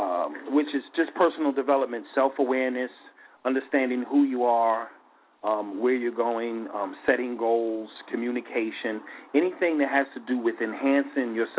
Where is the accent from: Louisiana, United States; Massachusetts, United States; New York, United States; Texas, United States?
New York, United States; Queens; Yes, ma'am. I'm originally born and raised in Queens, New York, and I guess I've been in Queens and New York all my life.